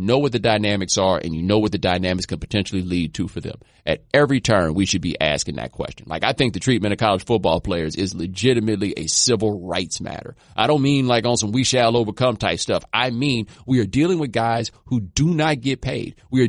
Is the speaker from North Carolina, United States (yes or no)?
no; Texas, United States; I'm from Texas, right?